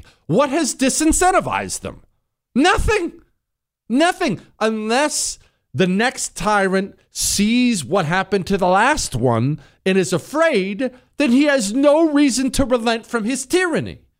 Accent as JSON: {"language": "English", "region": "Montana", "country": "United States", "said": "I'm from Montana. I'm friends with many. Shoot, my folks ranch cattle."}